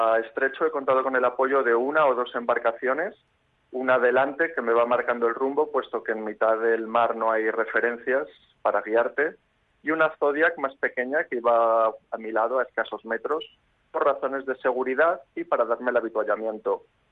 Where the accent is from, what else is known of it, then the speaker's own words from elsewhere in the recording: Málaga, Andalusia, Spain; born there; yo soy malagueño de nacimiento, ciudad costera.